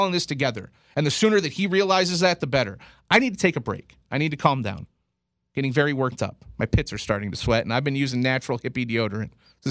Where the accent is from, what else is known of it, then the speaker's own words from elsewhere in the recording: Indiana, United States; Is it because that I'm from Indiana?